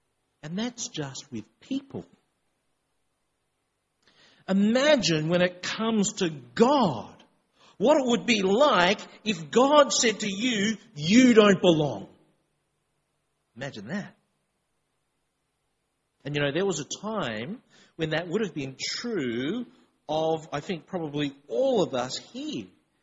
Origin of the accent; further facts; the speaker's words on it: Sydney, New South Wales, Australia; I was born and grew up in Sydney